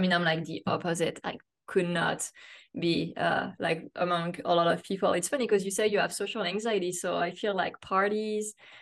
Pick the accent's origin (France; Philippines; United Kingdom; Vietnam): France; English is a second language; now in United States; I grew up in France, as you can hear from my accent